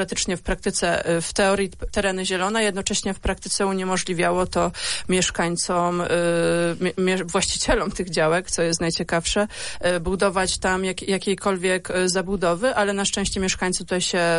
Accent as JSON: {"language": "Polish", "town": "Krosno", "region": "Subcarpathian Voivodeship", "country": "Poland", "tie": "born there", "said": "ja żyję tutaj, mieszkam tutaj, urodziłam się co prawda pod Krosnem, tutaj wychowuję swoje dzieci, tutaj pracuję, rozwijam się i uczę"}